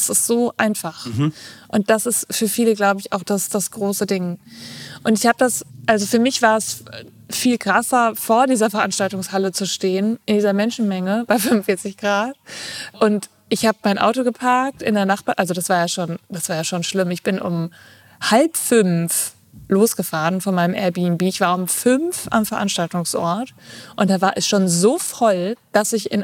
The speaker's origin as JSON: {"language": "German", "country": "Germany", "said": "mein Akzent, das merken die ja direkt, dass man aus Deutschland kommt"}